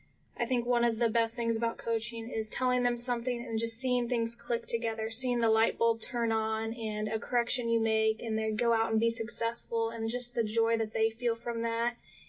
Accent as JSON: {"language": "English", "town": "Keller", "region": "Texas", "country": "United States", "said": "So I've bounced around a little bit, but I consider myself from Keller, Texas, which is right in the Dallas-Fort Worth area."}